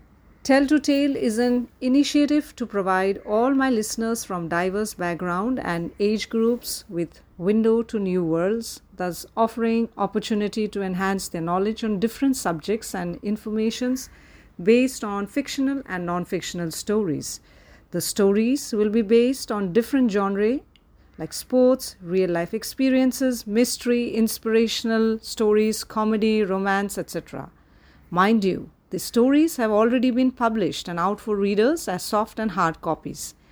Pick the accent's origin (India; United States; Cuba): India; Mumbai, Maharashtra; from Mumbai, India.